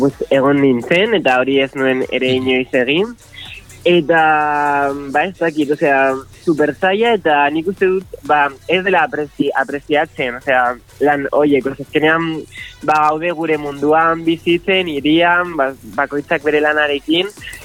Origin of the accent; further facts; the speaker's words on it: Bilbao, Basque Country, Spain; Basque is a second language; nik berez Bilbokoa nahi. Baina nire euskara, ba, poliki.